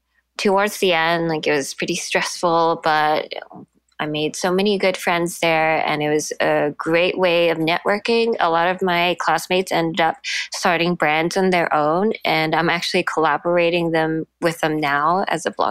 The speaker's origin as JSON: {"language": "English", "town": "Brisbane", "region": "Queensland", "country": "Australia", "tie": "born or raised there", "also_born_or_lived": "Taiwan", "moved": "as an adult", "lives_now": "New York, United States", "said": "I was born in Taiwan, but I grew up in Australia and went back to Asia for college and then eventually made my way out to New York for fashion school."}